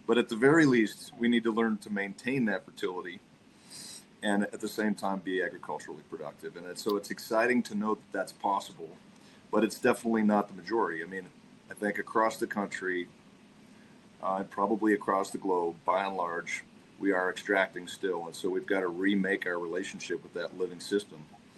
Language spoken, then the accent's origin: English; Helmville, Montana, United States; I guess being so sheltered and growing up in Helmville, I started to see a little bit more of the world.